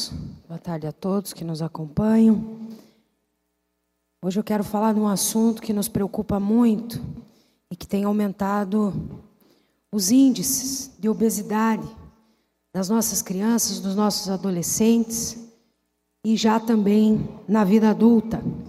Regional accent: Videira, Santa Catarina, Brazil; born or raised there

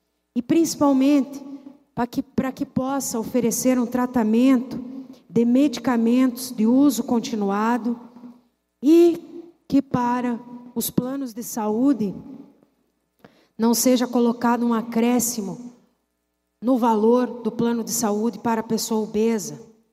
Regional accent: Videira, Santa Catarina, Brazil; o município de Videira, minha cidade natal, comemora 80 anos.

